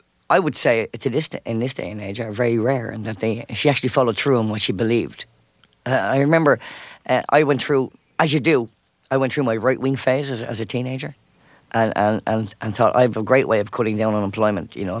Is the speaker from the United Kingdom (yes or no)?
no; Dublin, Leinster, Ireland; now in United States; Yeah, I grew up in the city centre of Dublin, and it's populated mainly by dockers, stevedores, and on the female side, market dealers.